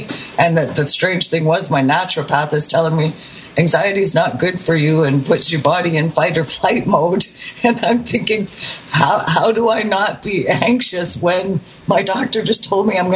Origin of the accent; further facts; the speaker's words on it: British Columbia, Canada; I mean, I'm from British Columbia.